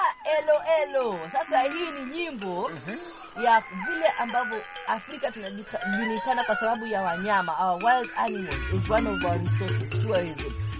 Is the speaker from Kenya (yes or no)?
yes; Kenya; mimi ni Mswahili, mimi ni Mkenya na mimi ni Mwafrika.